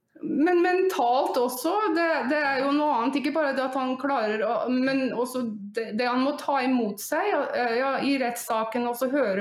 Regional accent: Drammen, Buskerud, Norway; born there; also born or lived in Northern Norway; Jo, jeg er født i Drammen.

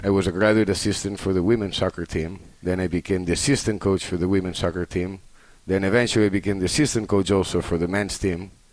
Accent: Spain; English is a second language; moved away as an adult; now in United States; I'm from Spain, originally, okay. And then I grew up there, I went to college there, I played there

